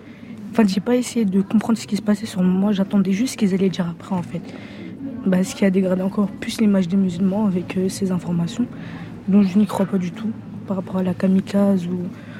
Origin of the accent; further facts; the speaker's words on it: Rennes, Brittany, France; et je viens de Rennes, du Blon. Et j'ai 18 ans et je suis en fac d'histoire.